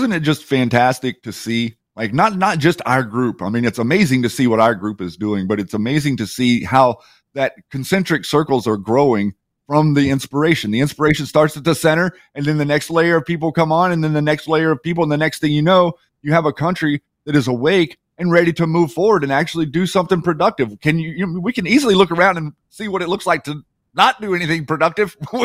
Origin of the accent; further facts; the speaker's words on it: North Carolina, United States; born there; now in Oregon, United States; And, you know, I was born in North Carolina. I grew up back east and came to Oregon.